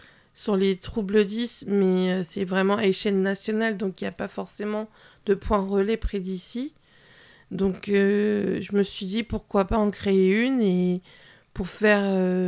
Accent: Cherbourg-en-Cotentin, Normandy, France; j'ai 27 ans. J'habite Cherbourg en Cotentin. Je suis de Cherbourg depuis ma naissance.

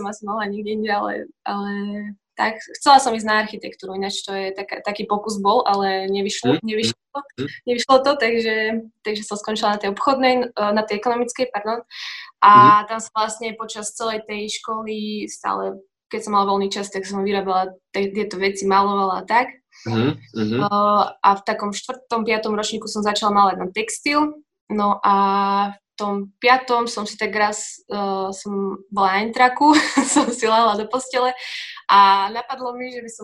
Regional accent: Nitrianske Pravno, Trenčín Region, Slovakia; som z Nitrianskeho Právna. Mm-hmm. To je taká väčšia dedina pri Prievidzi, 13 km odtiaľ.

